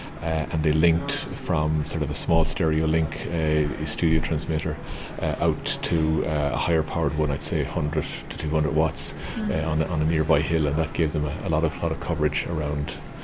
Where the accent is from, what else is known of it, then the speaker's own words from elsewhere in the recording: Tralee, Munster, Ireland; also born or lived in Ennis; I grew up in Kerry in Tralee and in Ennison in County Clare.